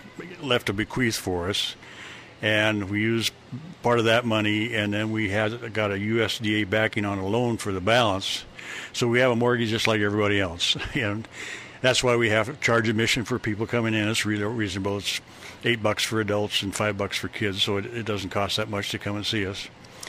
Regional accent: Montana, United States; No, not really, because I grew up in Montana, and where I lived, I rode the train back and forth to college in Missoula.

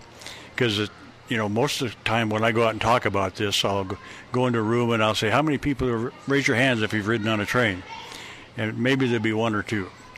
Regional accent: Montana, United States; No, not really, because I grew up in Montana, and where I lived, I rode the train back and forth to college in Missoula.

